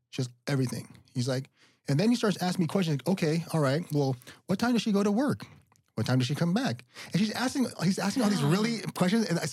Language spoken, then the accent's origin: English; California, United States; also born or lived in Los Angeles; No, I was in the Bay Area. Then when I was 18, I came